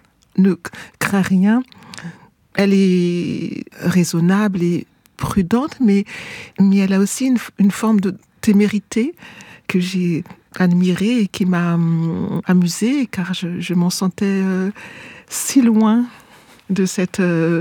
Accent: Fresnes, Île-de-France, France; also born or lived in Bourg-la-Reine / Beauce; J'ai grandi en banlieue à Fresnes d'abord et ensuite Bourg-la-Reine.

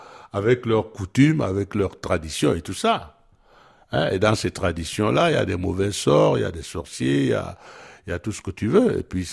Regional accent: Cameroon; Il y a un moment où je suis camerounais, mais quand je vais jouer à New York, bien, forcément, je suis camerounais

